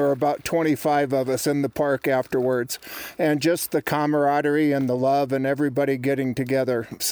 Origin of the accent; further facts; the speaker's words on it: Colorado Springs, Colorado, United States; I'm from Colorado Springs.